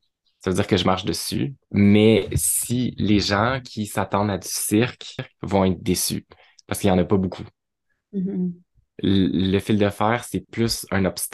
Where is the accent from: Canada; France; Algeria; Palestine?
Canada; Gatineau, Quebec; ma ville natale, Gatineau. Puis de grandir dans une ville de banlieue, être comme dans une famille comme moyenne bourgeoise blanche